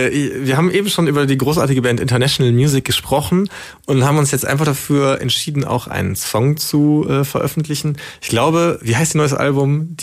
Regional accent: Bonn, North Rhine-Westphalia, Germany; Ja, also ich komme eigentlich aus Bonn, aber das war natürlich trotzdem so nah immer

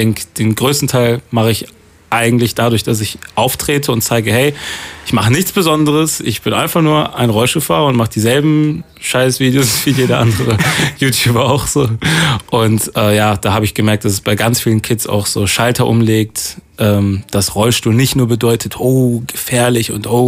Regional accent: Bonn, North Rhine-Westphalia, Germany; Ja, ich komme aus Bonn, aber...

